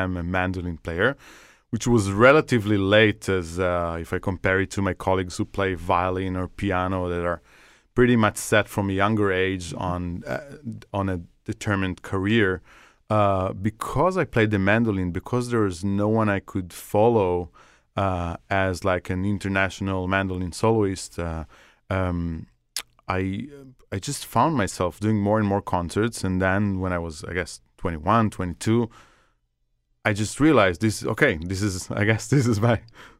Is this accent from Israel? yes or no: yes; Beersheba, Southern District, Israel; I was growing up in Be'er Sheva. That's not a huge town in Israel. It's quite in the southern part of Israel. It's a province. It's not Tel Aviv or Jerusalem.